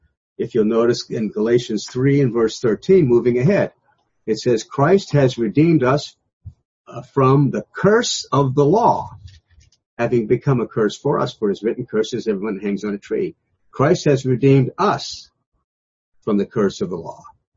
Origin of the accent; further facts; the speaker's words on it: United States; born there; I wasn't born a Jew. I was born in America.